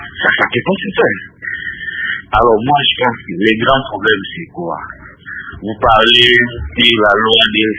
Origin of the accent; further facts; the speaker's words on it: Équateur, DR Congo; Vous savez que même chez moi, à l'Équateur, il y a du pétrole qu'on n'a pas exploité.